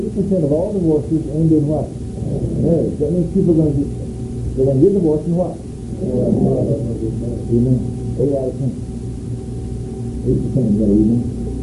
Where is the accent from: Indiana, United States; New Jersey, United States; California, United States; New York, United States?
California, United States; now in Oklahoma, United States; I came from California to Oklahoma thinking I'd get away from all that stuff.